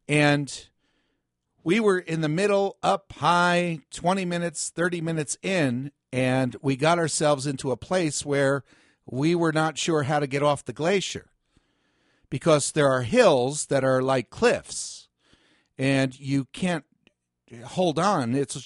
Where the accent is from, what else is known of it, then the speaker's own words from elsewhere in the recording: New Jersey, United States; We're from New Jersey. We thought, oh, it'd be fun to climb on a glacier.